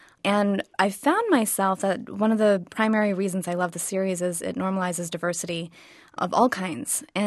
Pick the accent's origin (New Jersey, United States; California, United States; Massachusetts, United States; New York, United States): New Jersey, United States; born there; And, you know, I was born in Jersey. I don't have an accent.